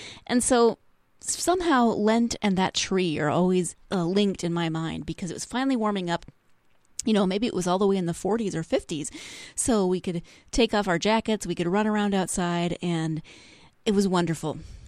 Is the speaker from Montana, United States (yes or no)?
yes; Montana, United States; because I grew up in Montana and the weather was finally starting to creep toward warm. I live in Northern California now